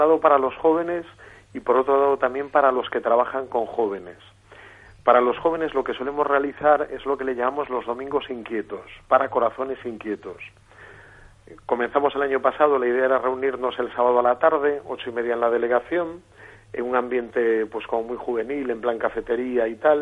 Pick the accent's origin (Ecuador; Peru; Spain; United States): Spain; A Coruña, Galicia; soy natural de La Coruña y nada, tengo 34 años